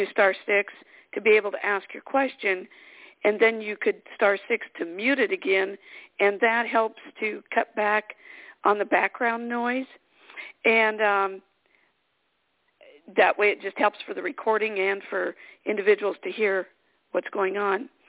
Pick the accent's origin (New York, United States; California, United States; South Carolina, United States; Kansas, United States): South Carolina, United States; from South Carolina, and I'm the president of our senior division here.